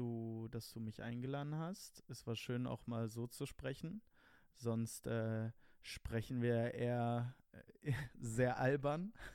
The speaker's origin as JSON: {"language": "German", "country": "Italy", "said": "ich spreche gerne über Italien und ich fühle mich auch italienisch oder ne, italienisch und deutsch."}